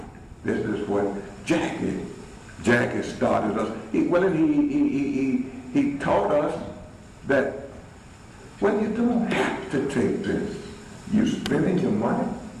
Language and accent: English; United States; I am an American. And don't you forget it. I just happen to be a black American, but I'm an American just like you.